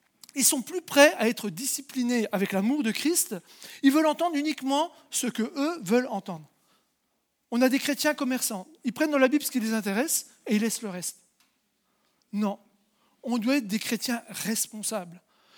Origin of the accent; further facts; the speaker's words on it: France; Alors nous, on est français.